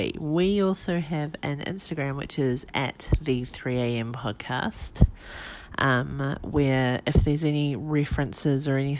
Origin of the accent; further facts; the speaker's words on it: North Island, New Zealand; I am a Kiwi. I'm from New Zealand. grew up at the top of the North Island, and then went to uni in the middle of the North Island, and then lived and worked in this kind of top third of the North Island.